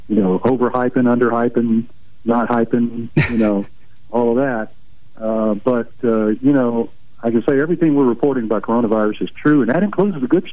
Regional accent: Tunica, Mississippi, United States; it's set in my hometown up there in the Mississippi Delta of Tunica, Mississippi.

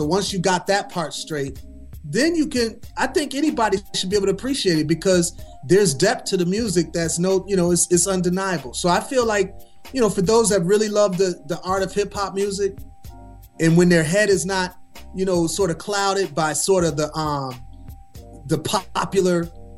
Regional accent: Milwaukee, Wisconsin, United States; capping it off in my hometown of Milwaukee

